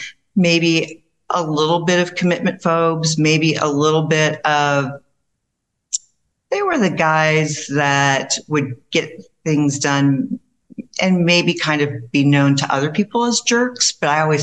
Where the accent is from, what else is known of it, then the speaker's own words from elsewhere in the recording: St. Louis, Missouri, United States; Okay. So basically I grew up in St. Louis. I have an older brother.